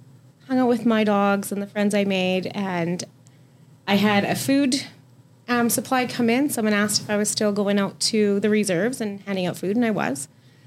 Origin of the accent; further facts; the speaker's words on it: Calgary, Alberta, Canada; I'm from the Calgary area.